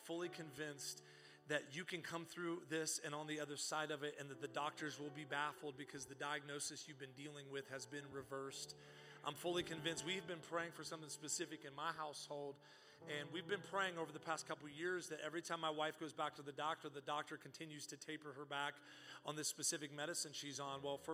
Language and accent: English; Texas, United States; I'm from Texas, and we can't meet.